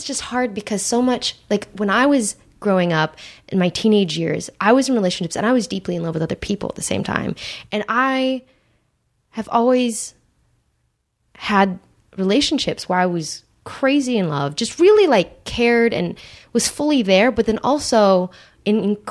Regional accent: Santa Monica, California, United States; I grew up in Santa Monica.

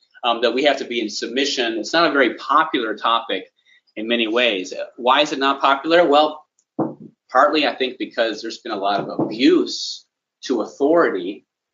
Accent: Midwest, United States; I grew up in the Midwest. We typically drive faster there than we do in the city here

